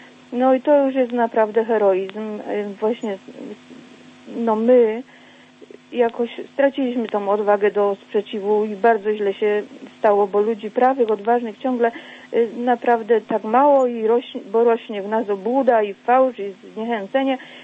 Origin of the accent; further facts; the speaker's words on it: Woźniki, Silesian Voivodeship, Poland; born there; now in Radziemków, Poland; zgłasza się z Radziemkowa, z urodzenia Woźniczanka.